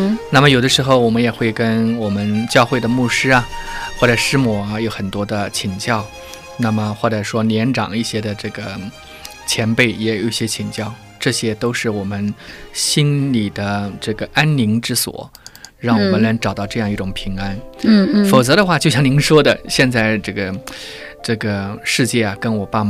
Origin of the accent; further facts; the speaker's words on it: China; now in Australia; 因为我是中国人，我说流利的中文，那么同时也能说流利的英文，这就是你与人不同的地方。